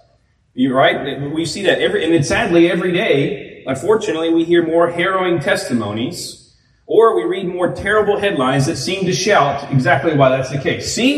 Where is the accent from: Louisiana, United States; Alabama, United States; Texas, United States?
Louisiana, United States; and I grew up near New Orleans, so I remember these seasons.